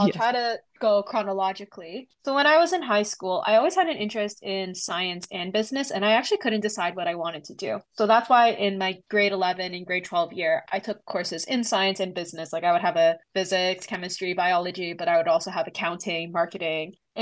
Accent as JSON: {"language": "English", "town": "Toronto", "region": "Ontario", "country": "Canada", "lives_now": "Oxford, United Kingdom", "said": "As mentioned earlier, my pronouns are she and her. I'm initially from Toronto, Ontario, Canada, so I'm a Canadian student."}